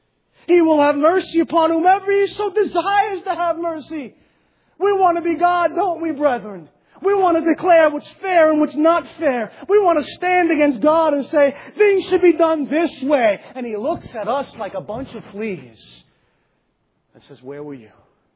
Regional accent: United States; the kind of person that if I go outside of the country, they're going to know pretty quickly that I'm an American.

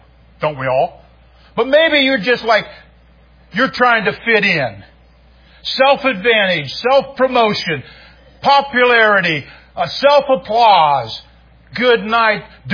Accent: Ohio, United States; I grew up in Ohio where I was landlocked. Okay. So I didn't have many places to go swimming.

